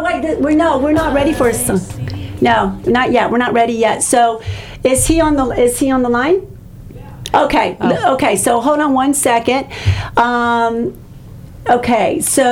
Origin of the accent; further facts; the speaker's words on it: Tampa, Florida, United States; I'm a Tampa native, and I was born and raised here, and I think I marched it in high school.